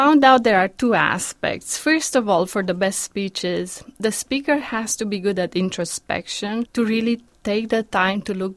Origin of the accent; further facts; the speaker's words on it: Romania; Growing up in Romania, I didn't even know what a commencement speech is.